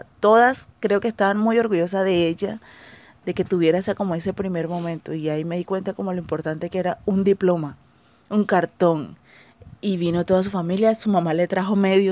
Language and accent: Spanish; Caribbean Region, Colombia; soy una costeña de 34 años, nacida de una madre banqueña y un padre magangueleño.